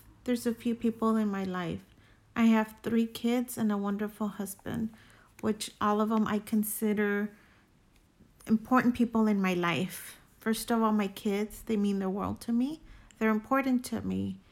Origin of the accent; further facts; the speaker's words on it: Mexico; When I was a child in Mexico, I grew up in Mexico.